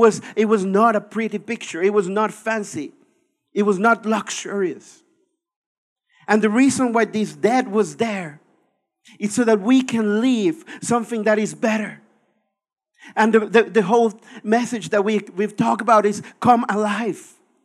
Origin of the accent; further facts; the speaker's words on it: Mexico; I'm originally from Mexico